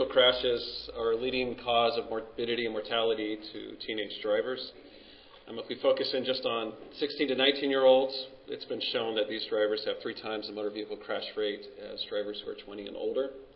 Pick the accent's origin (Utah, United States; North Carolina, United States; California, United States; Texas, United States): Utah, United States; So I'm from Utah, and our program, you can apply for your learner's permit at 15 years and 6 months.